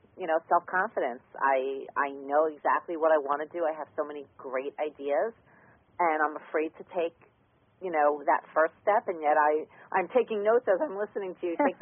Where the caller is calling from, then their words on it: New York, United States; And I'm in New York.